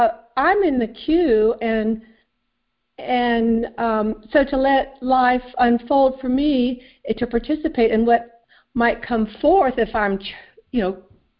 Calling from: North Carolina, United States; in North Carolina.

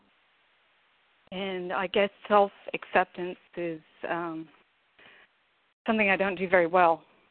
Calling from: Australia; I'm calling from Australia.

